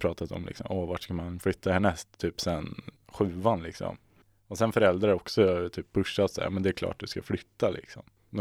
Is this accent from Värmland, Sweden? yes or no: yes; Värmland, Sweden; accent: Värmland dialect; Alltså jag brukar lägga bort min dialekt ganska mycket. Men nu när jag skulle börja på universitetet så sa jag till mig själv liksom, fan spela lite på värmländska ändå då.